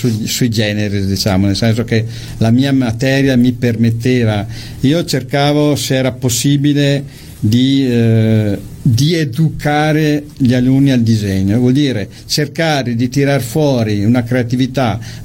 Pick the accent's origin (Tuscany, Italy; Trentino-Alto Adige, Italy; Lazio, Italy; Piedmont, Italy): Trentino-Alto Adige, Italy; io sono trentino, bene o male